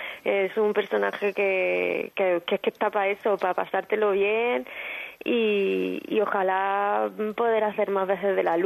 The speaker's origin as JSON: {"language": "Spanish", "town": "Cádiz", "region": "Andalusia", "country": "Spain", "said": "ese Cádiz, y rodar allí en mi tierra"}